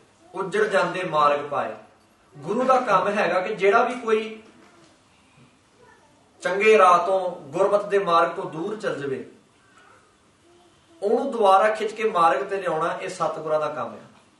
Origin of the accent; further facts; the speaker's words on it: England, United Kingdom; Punjabi is a second language; ਮੇਰਾ ਬਚਪਨ ਮੇਰਾ ਜਨਮ ਇੰਗਲੈਂਡ ਦਾ ਹੀ ਆ, ਤਾਂ ਕਰਕੇ ਪੰਜਾਬੀ 'ਚ ਥੋੜ੍ਹੀ ਢਿੱਲ ਆ